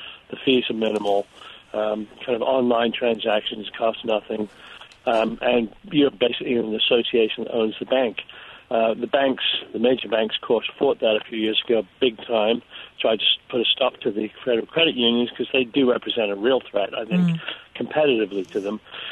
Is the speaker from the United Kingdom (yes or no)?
yes; England, United Kingdom; I grew up in England and used the postal service for banking.